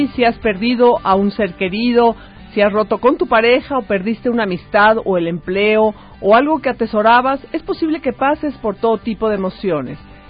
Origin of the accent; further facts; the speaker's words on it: Mexico; para realmente que mejoremos como mexicanos, tenemos que apostarle a la educación.